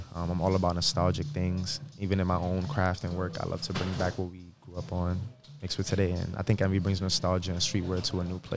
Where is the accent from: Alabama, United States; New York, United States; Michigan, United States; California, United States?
New York, United States; Bronx; I'm actually from the Bronx. Born in Harlem and then moved up to the Bronx like around 3 years old.